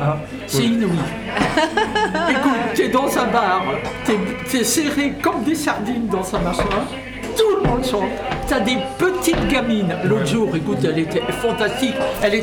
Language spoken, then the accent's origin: French; Auvergne-Rhône-Alpes, France; Moi, je suis venu ici à la retraite pour ça. Moi, je suis savoyard d'origine